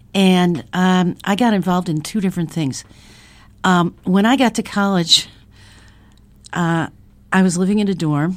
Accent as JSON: {"language": "English", "town": "Chicago", "region": "Illinois", "country": "United States", "tie": "born or raised there", "also_born_or_lived": "San Francisco", "moved": "as an adult", "lives_now": "Kansas City, United States", "said": "Well, I was born in Chicago, all right?"}